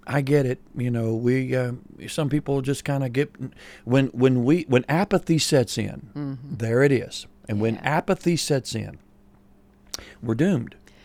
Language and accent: English; United States; because that's the beauty of being an American.